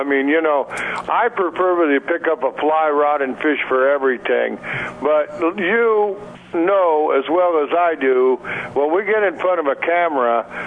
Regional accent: Montana, United States; So I grew up that way in Montana, and that's what I really, really love.

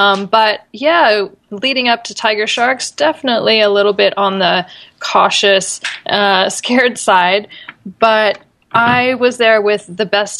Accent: Australia; I am heading over to my home country of Australia in about next month

